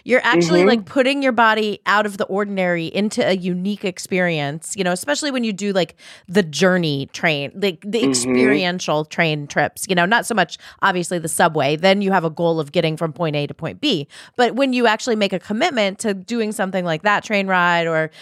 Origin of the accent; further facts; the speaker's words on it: New York City, New York, United States; Now, I grew up in New York City, so I did this, which probably I haven't been back in a while.